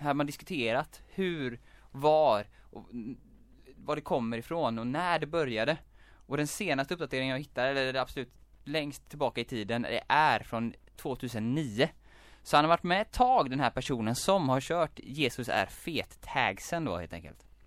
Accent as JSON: {"language": "Swedish", "town": "Gothenburg", "region": "Västra Götaland County", "country": "Sweden", "said": "Speciellt då vid Huxbo-området där jag kommer ifrån."}